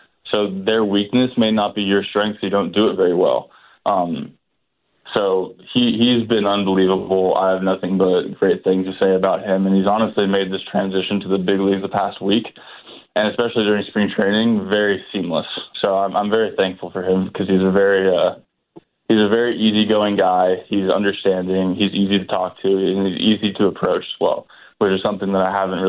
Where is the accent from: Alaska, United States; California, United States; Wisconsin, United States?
California, United States; San Diego; I mean, the Dodgers were not my hometown team. The Padres are.